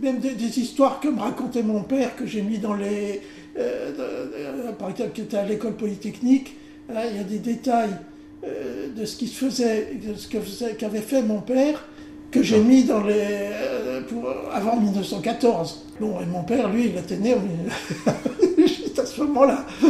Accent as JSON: {"language": "French", "country": "France", "said": "Ceci dit, je suis français, bien sûr, de vieille famille d'ici"}